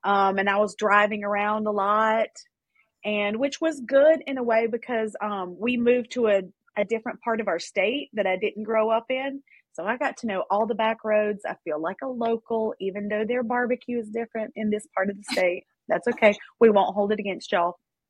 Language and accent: English; the South, United States; Because number one, I'm Southern and we eat a lot of pork.